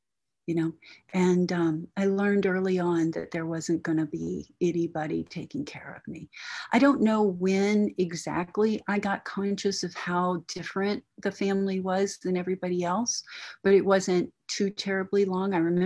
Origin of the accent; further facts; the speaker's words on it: Corpus Christi, Texas, United States; born there; I was born in Corpus Christi, Texas. And if you don't know where that is, that's about 4 hours south of Houston, 4 hours north of Mexico, on the coast of the Gulf of Mexico.